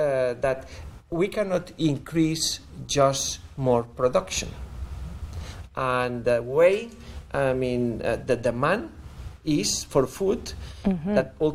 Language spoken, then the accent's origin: English; Spain; English is a second language; I'm originally from Spain. I mean, if you visit Spain, you will see that the little villages are on the top of the hills.